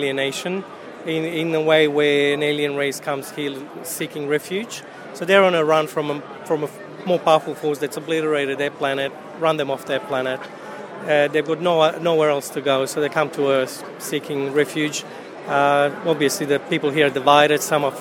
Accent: Sydney, New South Wales, Australia; I'm from Sydney.

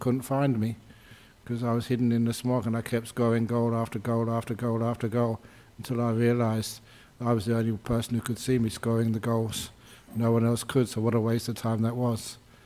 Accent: London, United Kingdom; where I grew up over in London in the 50s.

